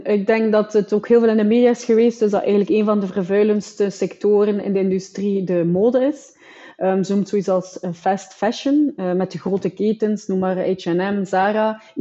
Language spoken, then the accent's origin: Dutch; Belgium; moved away; Nu, ik ben al lang uit België weg